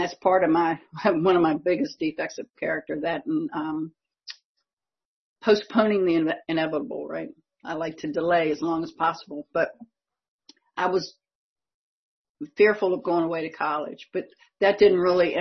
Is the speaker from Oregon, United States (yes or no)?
no; Colonial Heights, Virginia, United States; accent: Philadelphia; also born or lived in Pennsylvania / Germany; I was born outside of Philly, and I know I sound like that today.